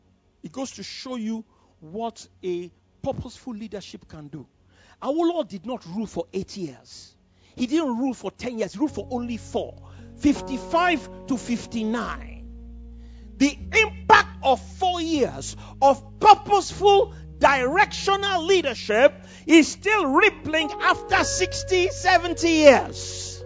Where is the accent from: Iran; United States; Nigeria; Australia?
Nigeria; didn't school in England. I schooled in Nigeria.